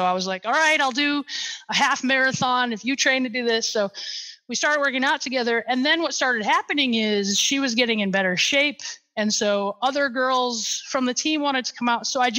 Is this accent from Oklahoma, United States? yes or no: no; Sioux Falls, South Dakota, United States; So I had a friend who's derby name is Queen Elizabeth, and she was in Sioux Falls, my hometown.